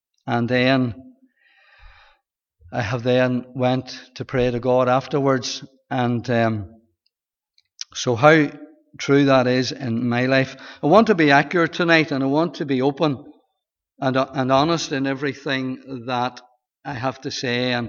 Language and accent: English; Portadown, Northern Ireland, United Kingdom; Lived out the Moy Road, out of Portadown. Moved in into Corcoran Housing Estate and attended the Hart Memorial and Clowness Schools. I was one of three boys